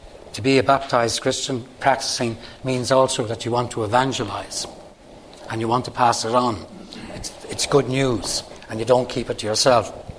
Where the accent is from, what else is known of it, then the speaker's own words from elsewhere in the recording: Clontarf, Leinster, Ireland; We're both from Clontarf and probably lived around the corner, not far from each other, roads not far away.